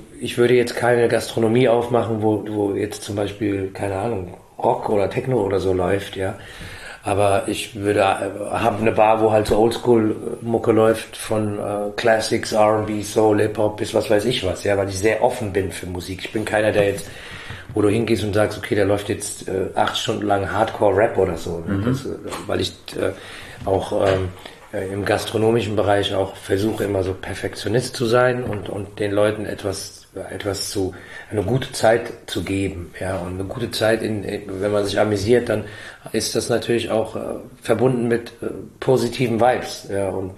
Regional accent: Frankfurt, Hesse, Germany; weil wir trotzdem Deutsche sind, ja, weil wir hier geboren sind und uns auch als Frankfurter sehen. Ich sehe mich absolut als Frankfurter und auch als Deutscher, ja. Aber ich habe ja Roots

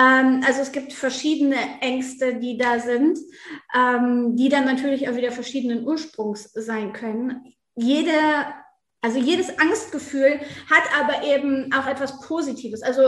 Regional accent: North Rhine-Westphalia, Germany; bin 36, glaube ich. Oh, so mit meinem Alter habe ich immer Schwierigkeiten. Ich komme auf jeden Fall aus der Nähe von Düsseldorf

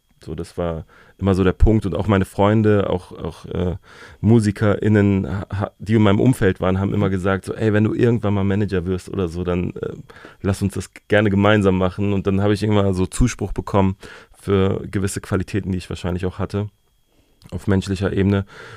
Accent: Berlin, Germany; Ich bin in Berlin aufgewachsen, dementsprechend hatte ich so gerade Berliner Vorbilder gehabt

